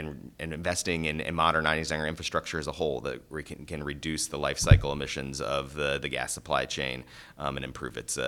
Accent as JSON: {"language": "English", "region": "Midwest", "country": "United States", "said": "I'm from the Midwest originally"}